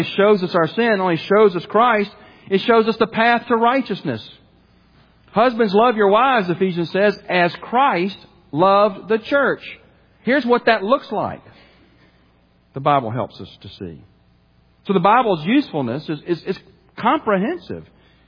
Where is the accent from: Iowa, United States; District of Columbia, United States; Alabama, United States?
Alabama, United States; Birmingham; the high school I went to and growing up in Birmingham was, it was founded in like 1967, and now it doesn't exist anymore.